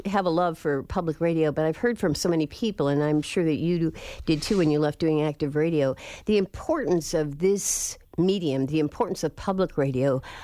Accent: Chicago, Illinois, United States; born there; I was born in Chicago, and Studs was the very best of Chicago.

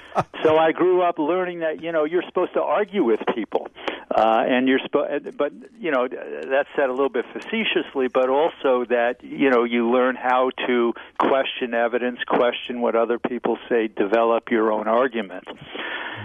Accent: New York, United States; Listen, in the New York newspapers, you know, I am from New York, where yeah. They panic.

